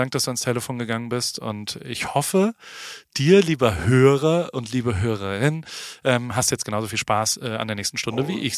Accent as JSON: {"language": "German", "town": "Heidelberg", "region": "Baden-Württemberg", "country": "Germany", "said": "Ich komme ja aus Heidelberg"}